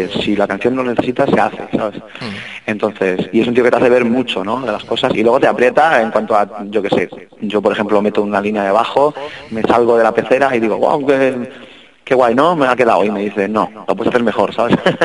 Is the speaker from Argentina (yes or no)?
no; Madrid, Community of Madrid, Spain; En este caso, a nosotros que somos de Carabanchel